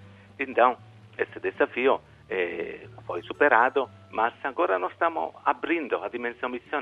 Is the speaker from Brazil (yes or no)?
no; Sicily, Italy; Eu sou da Sicília, aqui na Itália, 2 vezes a Sicília, onde tem 18 dioceses.